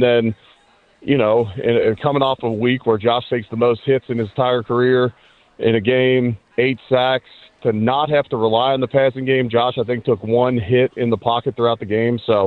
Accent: Cincinnati, Ohio, United States; I grew up in Cincinnati, and we were not Ohio State fans. There are a lot of Ohio State fans there.

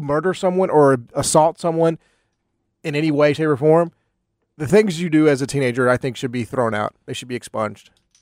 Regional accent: Memphis, Tennessee, United States; I grew up in Memphis, Tennessee in the early to mid 2000s.

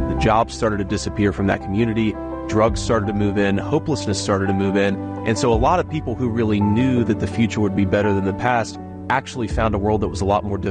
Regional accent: Middletown, Ohio, United States; there was this sense growing up in Middletown in the 1990s

